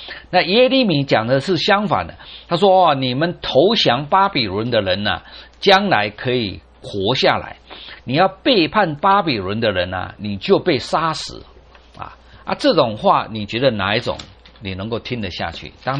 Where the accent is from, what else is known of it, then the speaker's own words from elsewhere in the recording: China; 我们中国人有这一句话，明知不可为而为之